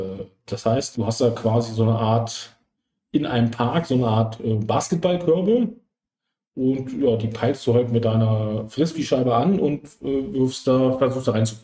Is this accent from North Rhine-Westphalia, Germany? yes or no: no; Lower Saxony, Germany; ich berate aus Niedersachsen, das heißt Hochburg von Jägermeister.